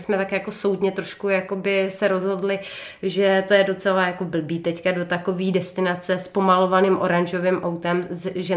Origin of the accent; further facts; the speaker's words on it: Mikulášovice, Ústí nad Labem Region, Czechia; protože já jsem původně z Mikulášovic